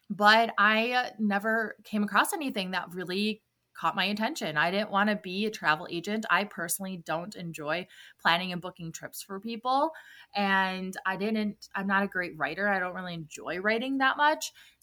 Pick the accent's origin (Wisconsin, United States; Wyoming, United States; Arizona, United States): Wisconsin, United States; Milwaukee; also born or lived in Chicago; Well, I'm from Milwaukee, Wisconsin, and I spent a lot of my years living in Chicago